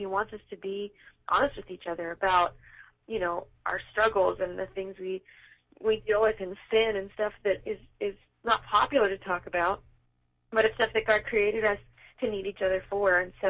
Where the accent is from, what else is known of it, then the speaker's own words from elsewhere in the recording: Orlando, Florida, United States; also born or lived in Atlanta; now in Nashville, United States; I actually didn't grow up in New York. A lot of people think that I was born there, but I grew up in Orlando. So I moved to Nashville in about 2007